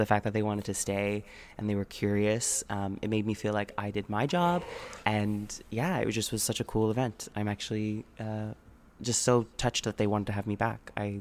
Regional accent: New York, United States; I'm the best. I'm from New York. I'm from New York.

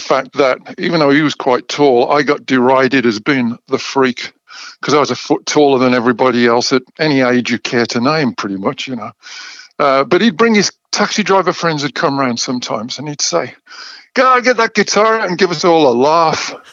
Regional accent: Birmingham, West Midlands, United Kingdom; Yeah, I'm from Birmingham. Yeah, I mean, I've maybe got a vestige of the accent

